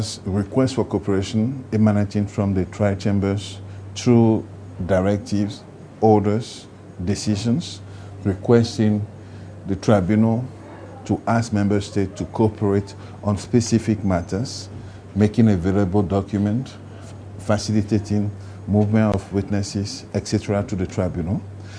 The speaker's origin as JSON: {"language": "English", "country": "Togo", "said": "I'm originally from Togo, and I'm currently a Canadian citizen."}